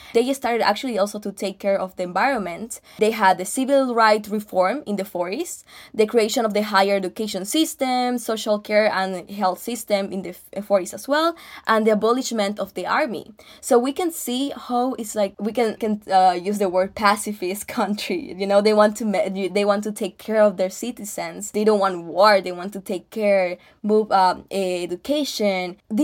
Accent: Bolivia; English is a second language; For example, I'm from Bolivia, and like it's really hard.

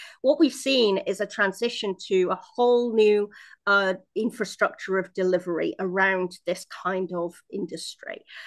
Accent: United Kingdom; I'm in obviously miles and miles away from where my home is. I'm British. And so, I have relatives in the UK

